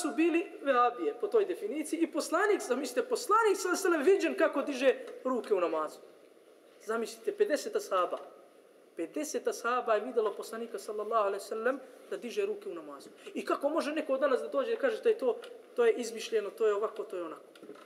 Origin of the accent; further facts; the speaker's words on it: Sjenica, Serbia; kod nas u Sjenicu abdest može ponekad da se uzima samo antifrizom.